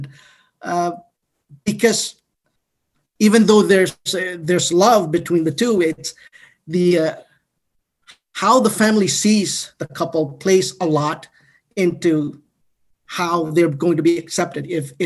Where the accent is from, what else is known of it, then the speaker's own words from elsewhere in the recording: Philippines; all the different issues that we deal with as Filipino LGBTQ members.